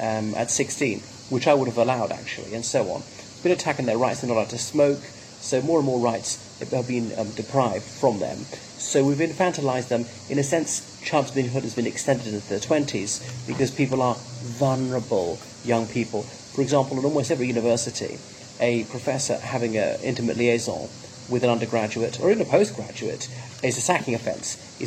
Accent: Ireland; from Ireland.

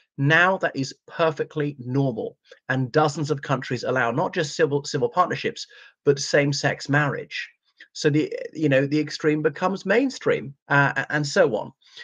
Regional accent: Ireland; from Ireland.

